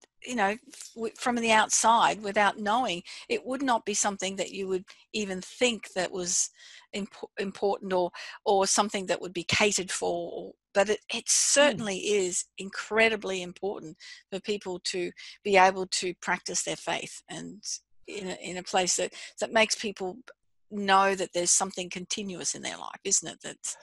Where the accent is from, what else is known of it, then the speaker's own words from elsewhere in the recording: Australia; being an Australian